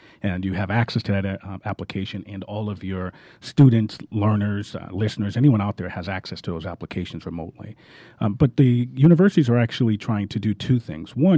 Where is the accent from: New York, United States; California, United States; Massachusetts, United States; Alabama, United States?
Massachusetts, United States; Boston; now in Atlanta, United States; I'm actually from Boston. Been down in Atlanta about 13, 14 years.